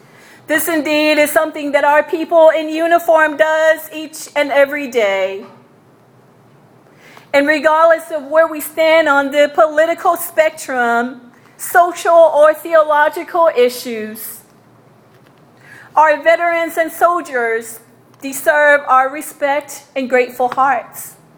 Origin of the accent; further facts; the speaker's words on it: Hawaii, United States; I remember growing up in Hawaii as a migrant child to the U.S. Hawaii, although a Pacific island, they were a Polynesian people like me.